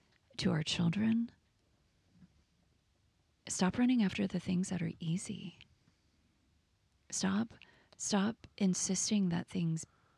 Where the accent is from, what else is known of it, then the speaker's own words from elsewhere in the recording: Texas, United States; I was raised over here. I was raised in Texas.